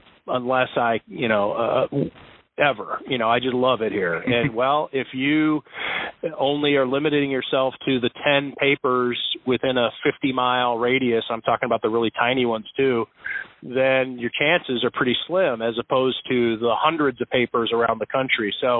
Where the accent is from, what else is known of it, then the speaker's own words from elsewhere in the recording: Ohio, United States; I'm from Northeast Ohio.